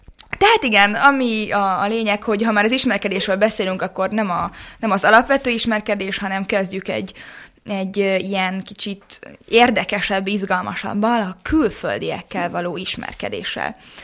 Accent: Hungary; mert hogy én magyar vagyok, és hogyha mondjuk, nem tudom, román lennék

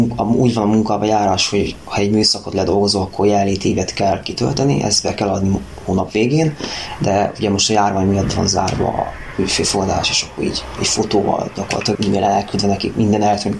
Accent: Slovakia; now in Hungary; ilyen külföldről vagyok, ilyen felvidékről, és Szlovákiában bezárta a határokat

